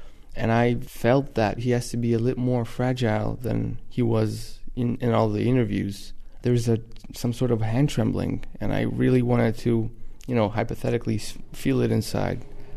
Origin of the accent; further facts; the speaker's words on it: Vilnius, Vilnius County, Lithuania; now in Russia; I'm 23, and I'm from Vilnius originally, Lithuania.